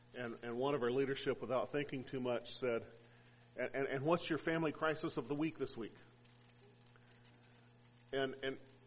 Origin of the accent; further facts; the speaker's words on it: Albuquerque, New Mexico, United States; now in Arizona, United States; That's not a real problem here in Arizona. But growing up in Albuquerque, there was always somebody on a cold morning would try and encourage you to lick the metal fence post